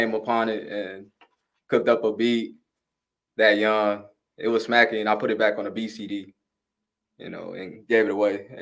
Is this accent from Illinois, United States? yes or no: yes; Waukegan, Illinois, United States; Well, I'm from Waukegan, Illinois.